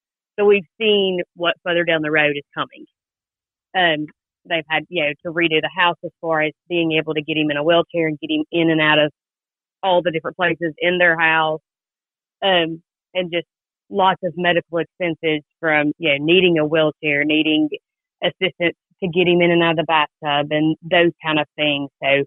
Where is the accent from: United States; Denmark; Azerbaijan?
United States; Hueytown, Alabama; now in Morgan County, United States; Yes, I've been here, it'll be 21 years in September, so I've been here as long as I was in Hueytown, so this has become home.